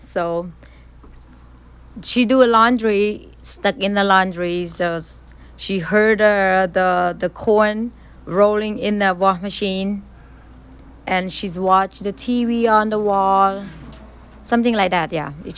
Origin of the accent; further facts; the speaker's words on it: Southeast Asia, Cambodia; English is a second language; I feel like our music is different because I'm from Southeast Asia.